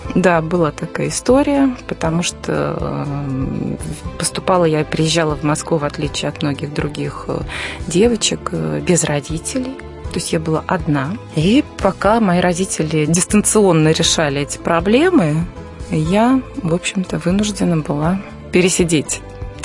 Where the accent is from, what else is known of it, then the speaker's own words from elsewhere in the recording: Minsk, Belarus; Я родилась в центре, жила в прекрасном военном дворе. Конечно, Минск очень пострадал во время войны, он был разрушен, и наши дома, они были построены уже пленными немцами.